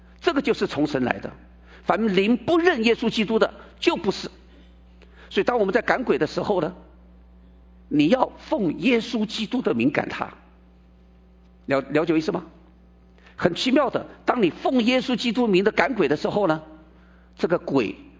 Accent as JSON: {"language": "Chinese", "country": "China", "said": "所以我们中国人常讲我们是龙的传人啊，"}